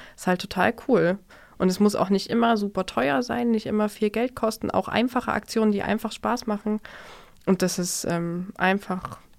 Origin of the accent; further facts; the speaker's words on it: Gera, Thuringia, Germany; Also ich komme ja aus Gera ursprünglich, da laufen schon viele Sachen anders und nicht so intensiv.